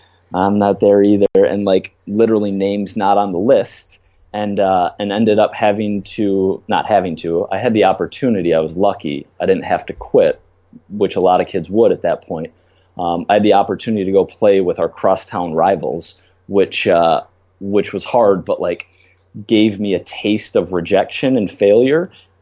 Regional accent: Minnesota, United States; now in New York City, United States; I live in New York City. I grew up in Minnesota and fell in love with fitness specifically when I was in eighth grade

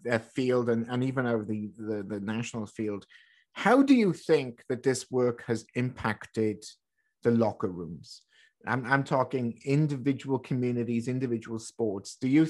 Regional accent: Wales, United Kingdom; growing up in Wales, I mean, it's a home of rugby.

